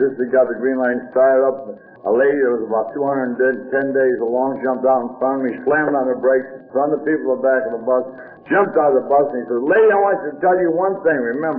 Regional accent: Kalamazoo, Michigan, United States; As your chairman says … Hi, everybody.

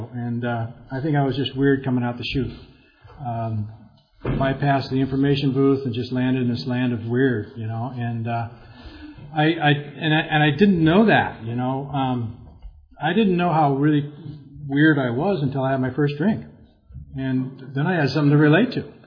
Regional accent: Irvine, California, United States; now in San Clemente, United States; I was from Irvine, and my wife and I just moved down here in June, so I am now … from San Clemente

